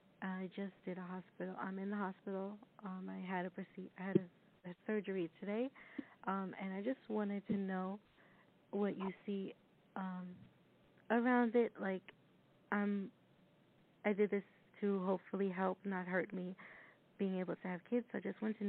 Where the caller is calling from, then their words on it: Long Island, New York, United States; I'm calling from Long Island, New York.